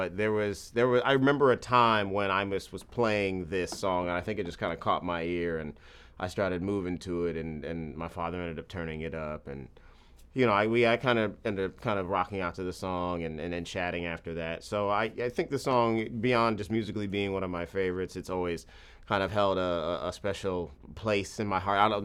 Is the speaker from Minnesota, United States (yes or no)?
no; Maryland, United States; I was a teenager and I grew up in Maryland